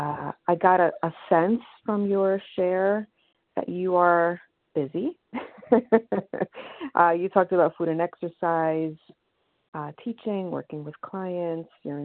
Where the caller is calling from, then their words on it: New York, United States; I'm calling from New York.